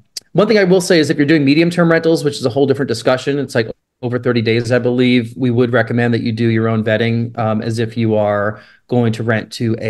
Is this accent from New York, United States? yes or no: yes; New York, United States; Like where I grew up outside New York City, like my town, I would never imagine doing this.